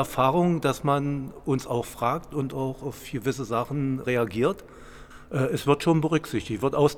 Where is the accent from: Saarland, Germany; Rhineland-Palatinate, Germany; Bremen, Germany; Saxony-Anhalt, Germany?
Saxony-Anhalt, Germany; moved away; Ich bin ursprünglich aus Sachsen-Anhalt, wohne aber schon über 40 Jahre hier in dem.